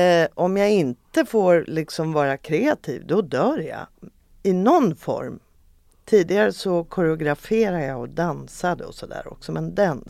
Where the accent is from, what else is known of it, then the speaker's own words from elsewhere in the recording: Örebro, Örebro County, Sweden; born there; Ja, jag är född i Örebro. I Närke.